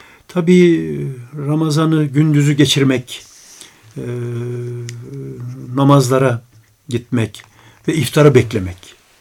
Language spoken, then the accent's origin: Turkish; Kalecik, Ankara, Turkey; born there; 3-4 yaşındayken muhtemelen ben bir bahçe evinde Kalecik'te doğmuşum.